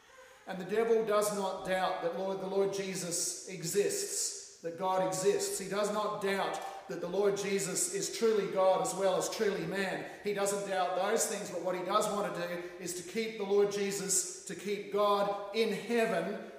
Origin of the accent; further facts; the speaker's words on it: Australia; now in New Zealand; since I'm originally from Australia, the first thing that springs to my mind